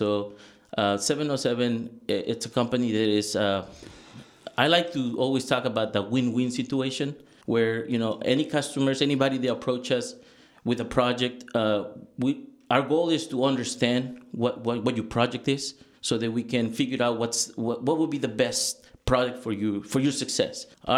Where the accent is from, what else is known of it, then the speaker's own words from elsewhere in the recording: Puebla, Mexico; moved away as an adult; also born or lived in Mexico City; now in Napa, United States; Actually, I was born in Mexico City, raised in Puebla. It's a city right next door.